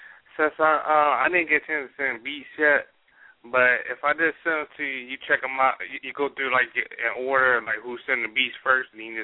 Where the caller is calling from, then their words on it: North Carolina, United States; also born or lived in Philadelphia; North Carolina. Well, I was born in Philly, but I relocated down to North Carolina, so.